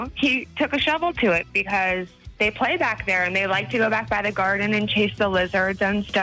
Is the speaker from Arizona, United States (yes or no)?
yes; Phoenix, Arizona, United States; I'm from Phoenix, Arizona.